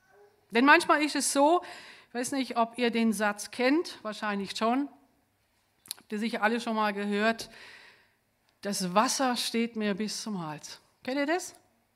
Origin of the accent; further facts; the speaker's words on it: Lower Saxony, Germany; ich bin keine Schwäbin, ich komme aus Norddeutschland und genauer gesagt aus Ostfriesland, aber ich lebe schon sehr, sehr lang hier im Süden.